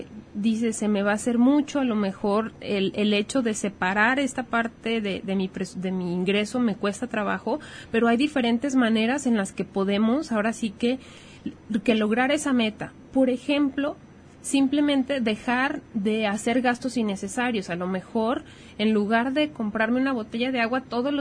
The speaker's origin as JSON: {"language": "Spanish", "town": "Ejutla", "country": "Mexico", "tie": "born or raised there", "said": "son las tandas o cundinas, como las llaman en mi pueblo, en Ejutla."}